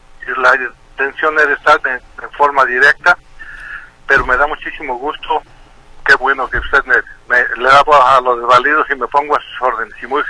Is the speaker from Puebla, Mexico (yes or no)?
no; Tonaya, Jalisco, Mexico; yo nací en Tonaya, donde estudio la enseñanza primaria y la secundaria. Pero cuando yo llego a Guadalajara, pues prácticamente allá como en los 70 estudiaba preparatoria